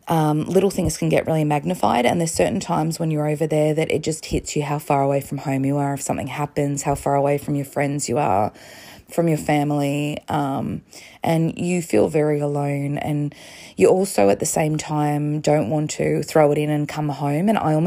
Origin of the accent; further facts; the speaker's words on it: Australia; As an Australian, I'm ashamed to say I've never gone to New Zealand.